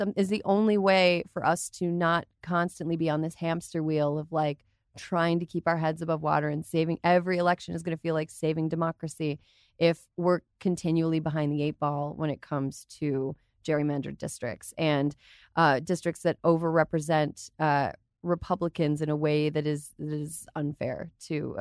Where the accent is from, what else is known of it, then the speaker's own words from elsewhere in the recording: Wisconsin, United States; In Wisconsin, my home state, they used a computer